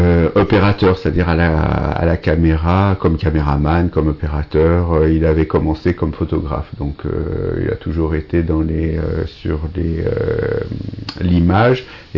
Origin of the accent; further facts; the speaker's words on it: Paris, Île-de-France, France; born there; Je suis né à Paris le 12 juillet 51.